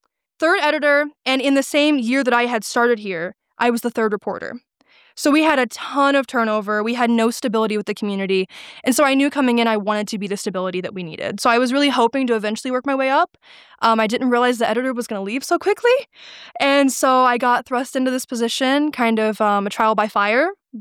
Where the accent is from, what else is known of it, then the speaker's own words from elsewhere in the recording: Indiana, United States; Well, I came from Brown County.